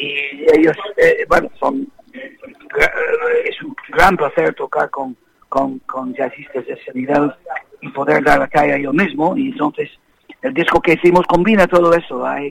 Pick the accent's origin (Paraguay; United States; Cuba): United States; Spanish is a second language; moved away as an adult; now in Spain; yo terminé mi educación y estaba destinado a ser un abogado más americano